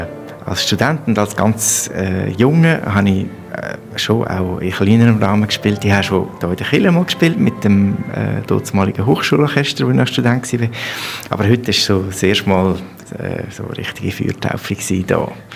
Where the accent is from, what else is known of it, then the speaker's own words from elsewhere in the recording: Switzerland; Ich bin ja Schweizer, wie man gehört, und eigentlich in der ganzen Schweiz sehr regelmäßig unterwegs